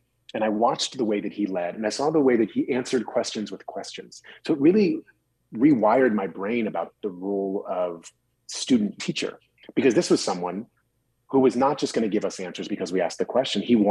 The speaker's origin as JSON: {"language": "English", "region": "Virginia", "country": "United States", "tie": "born or raised there", "said": "when I grew up in Virginia."}